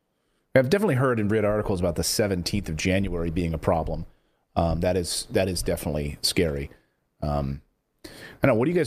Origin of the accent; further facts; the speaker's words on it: Pennsylvania, United States; Like in Pennsylvania, my home state, for instance